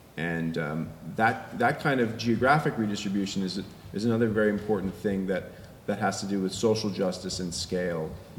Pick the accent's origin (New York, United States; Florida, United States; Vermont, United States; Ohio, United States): Vermont, United States; like I live part-time in Vermont, and I'm from Vermont originally